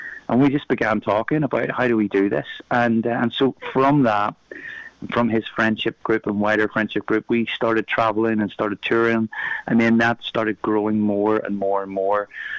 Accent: Belfast, Northern Ireland, United Kingdom; now in United States; So I grew up in Belfast, leading worship at my church, great church. It's actually the Revival in Belfast Church.

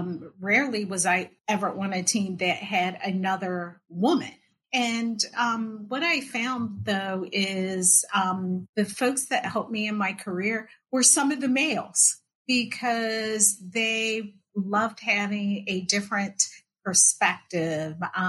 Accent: Philadelphia, Pennsylvania, United States; I'm from the East Coast, Philadelphia.

